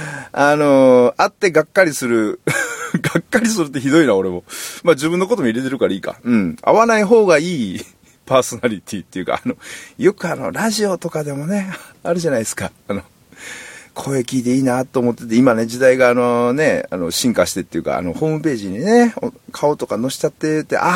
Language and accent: Japanese; Kansai, Japan; 自分関西人なのにね